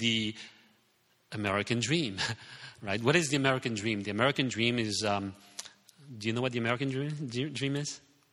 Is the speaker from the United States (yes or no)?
no; France; English is a second language; also born or lived in Hong Kong; I was Hong Kong-born Chinese, but I didn't speak Chinese because I grew up in France.